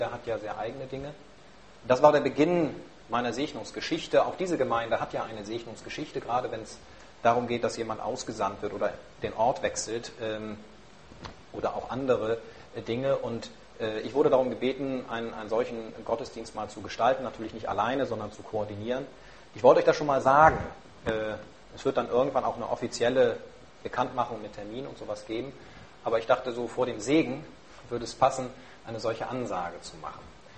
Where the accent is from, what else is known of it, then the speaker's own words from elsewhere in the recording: Kiel, Schleswig-Holstein, Germany; in Kiel, wo ich herkomme